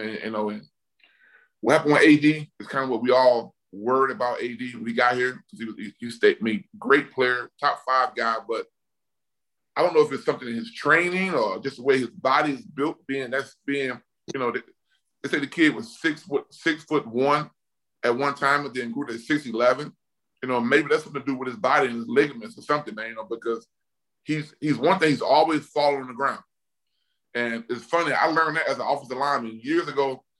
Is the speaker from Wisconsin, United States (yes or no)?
no; Mobile, Alabama, United States; You know, I'm from Mobile, Alabama, and we don't have a pro team, NFL or NBA.